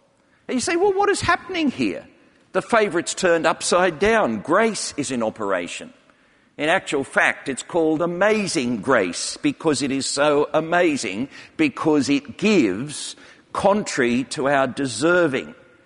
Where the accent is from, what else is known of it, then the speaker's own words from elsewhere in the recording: Australia; now in United Kingdom; longer I stay in England, the more I seem to be accumulating English friendships. That's a bit of a worry, but I still am fairly typical as an Australian.